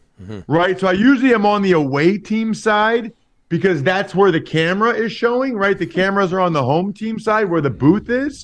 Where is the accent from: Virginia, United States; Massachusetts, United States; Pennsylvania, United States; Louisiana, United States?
Pennsylvania, United States; but I'm tough. I'm from Pennsylvania.